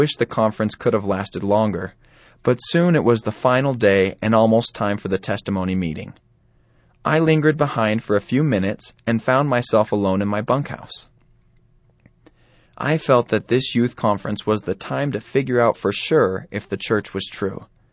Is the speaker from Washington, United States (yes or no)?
yes; Seattle, Washington, United States; I was from Seattle, so the remote location was quite a change from the traffic, concrete, and buildings I was used to.